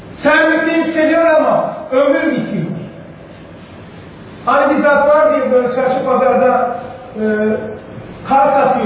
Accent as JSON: {"language": "Turkish", "region": "Anatolia", "country": "Turkey", "tie": "born or raised there", "said": "Anadolu'nun çocuğuyuz böyle, köyde büyümüşüz böyle."}